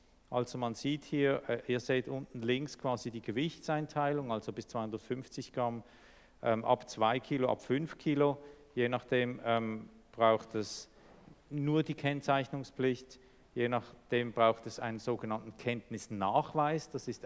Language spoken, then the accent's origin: German; Switzerland; Da gibt es so Online-Medien aus der Boulevardpresse, die haben dann je nachdem bei uns in der Schweiz sehr viel schneller irgendwelche Drohnenbilder